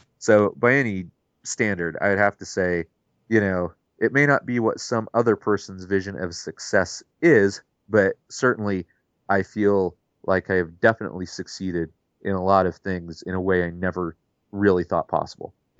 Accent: Terre Haute, Indiana, United States; You know, I grew up in Terre Haute, Indiana. It's not an overly huge place.

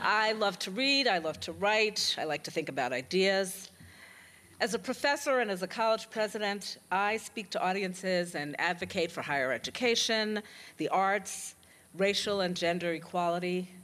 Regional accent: Brooklyn, New York, United States; So I grew up in Brooklyn, New York. Am I getting any Brooklyn people in the house?

